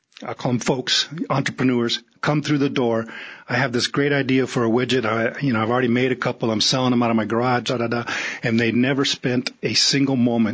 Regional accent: Huntington Beach, California, United States; now in Prescott, United States; You know, I grew up in Surf City, USA. I liked it.

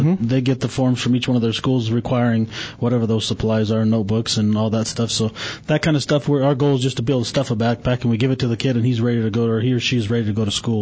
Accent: Superior, Arizona, United States; when I grew up in Superior, I was around a lot of wildland fire there. It's a desert. It's hot there and lots of wildland fire.

